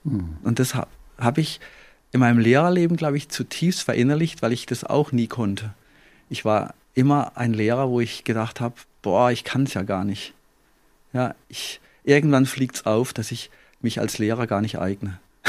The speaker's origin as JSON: {"language": "German", "region": "Baden-Württemberg", "country": "Germany", "said": "ich komme ja aus dem Rebland. Ich wohne im Rebland"}